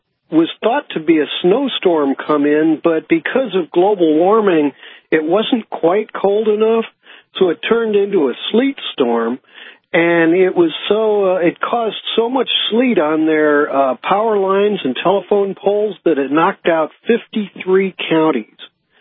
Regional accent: St. Louis, Missouri, United States; Yeah, well, I was I'm originally from St. Louis

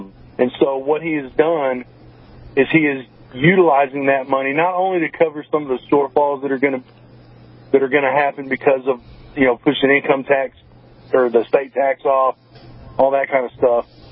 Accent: Arkansas, United States; So that's the first thing people say when I tell them I'm from Arkansas.

